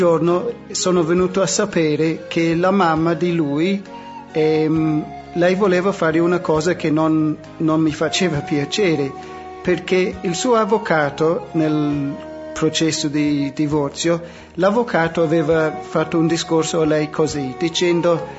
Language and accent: Italian; New Zealand; Italian is a second language; also born or lived in Australia; vengo dalla Nuova Zelanda